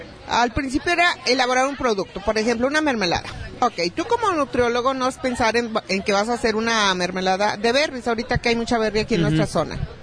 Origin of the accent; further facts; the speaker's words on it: Mexico; nosotros como mexicanos, ¿qué consumimos los domingos?